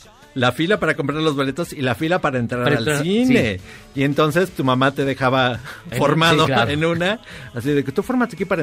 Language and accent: Spanish; Mexico City, Mexico; No, pues crecí en el Olivar del Conde.